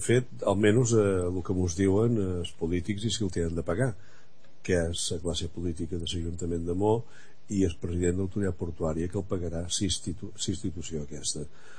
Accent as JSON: {"language": "Catalan", "region": "Balearic Islands", "country": "Spain", "said": "jo com a resident de Mó o com a menorquí no ho veig malament"}